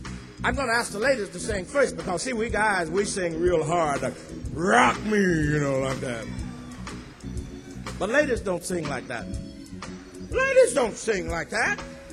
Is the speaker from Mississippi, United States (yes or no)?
yes; Indianola, Mississippi, United States; but I'm from Indianola, Mississippi. And when I was leaving home, I heard some of my friends call out to me.